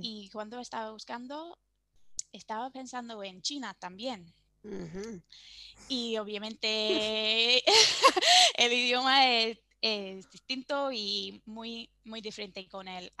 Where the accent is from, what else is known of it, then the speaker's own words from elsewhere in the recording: England, United Kingdom; Spanish is a second language; moved away as an adult; now in Seville, Spain; soy inglesa y llevo 2 años en Sevilla. Y pues sí, creo que pues vivo ahora en España